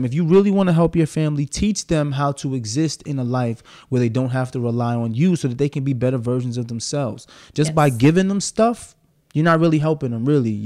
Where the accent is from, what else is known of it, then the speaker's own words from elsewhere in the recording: Brooklyn, New York, United States; I'm from Brooklyn, so I say ax.